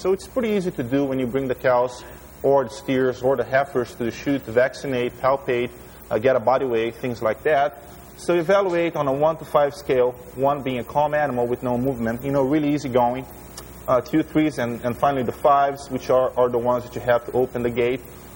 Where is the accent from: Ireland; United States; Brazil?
Brazil; English is a second language; I am from Brazil. Lived in Brazil for about 19 years.